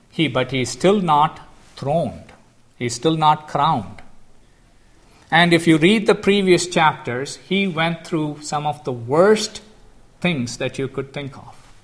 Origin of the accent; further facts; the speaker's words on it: India; moved away as an adult; Both were immigrants. He was from Germany and I was from India.